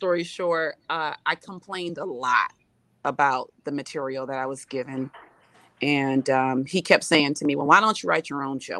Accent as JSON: {"language": "English", "town": "Springfield", "region": "Massachusetts", "country": "United States", "tie": "born or raised there", "said": "the level of support I got from my hometown of Springfield, really compelled me to want to pour back the arts into this city"}